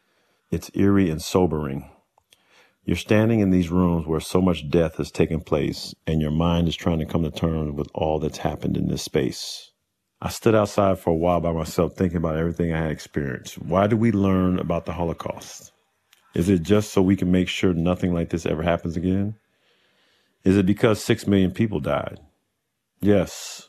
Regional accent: Germany; also born or lived in England; an Air Force brat. My dad was a metals technician in the Air Force. And so I lived, grew up in Germany. I grew up in England.

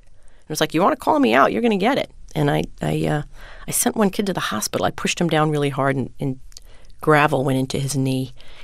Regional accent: West Islip, New York, United States; born or raised there

